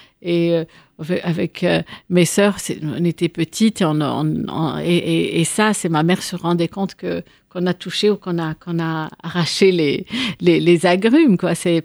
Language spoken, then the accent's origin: French; Tunis, Tunis Governorate, Tunisia; Je suis née à Tunis. J'ai grandi à Tunis, dans une banlieue près de Tunis. Donc, j'ai passé une grande partie de ma vie à Tunis, où j'ai fait une maîtrise.